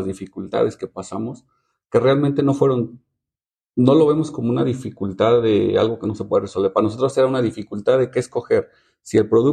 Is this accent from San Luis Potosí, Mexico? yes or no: no; Mexico City, Mexico; Nosotros los dos justamente somos del DF. Y nosotros vivir aquí es una vida más relajada, es una vida del campo, o sea, es totalmente diferente.